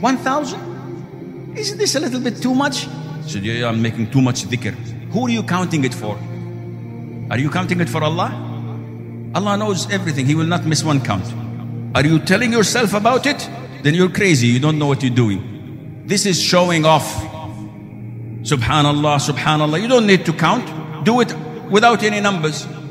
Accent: Saudi Arabia; Nowadays, I come from Saudi Arabia, you know that.

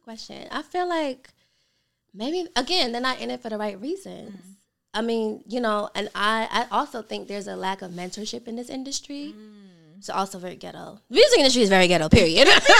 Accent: Brooklyn, New York, United States; So I'm from Brooklyn, from New York, so...

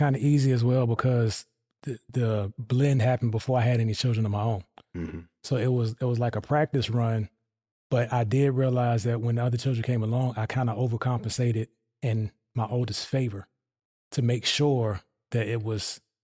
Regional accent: Hampton Roads, Virginia, United States; I'm the area that I'm from Hampton Roads.

